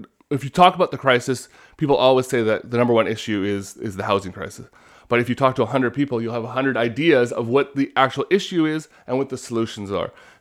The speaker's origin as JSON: {"language": "English", "town": "Vancouver", "region": "British Columbia", "country": "Canada", "tie": "born or raised there", "said": "I've been born and raised in Vancouver. I've lived in the Musqueam community all my life, which is located at in South Vancouver near the mouth of the Fraser River. I was raised in that neighborhood. I went to Southlands"}